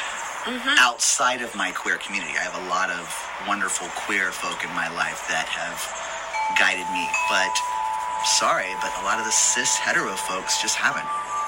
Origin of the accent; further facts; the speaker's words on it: Southern US, United States; And I know I grew up in the South. I grew up in a family that was very racist and homophobic.